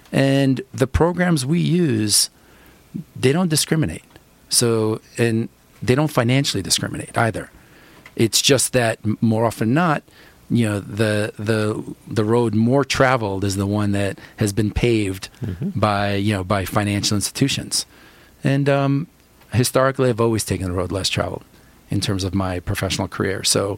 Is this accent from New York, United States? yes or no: yes; New York, United States; I'm originally from New York, ran a private equity firm for a number of years.